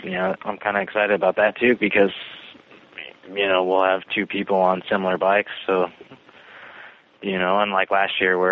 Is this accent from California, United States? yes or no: yes; Monterey, California, United States; I grew up as a kid living in Monterey, so Laguna.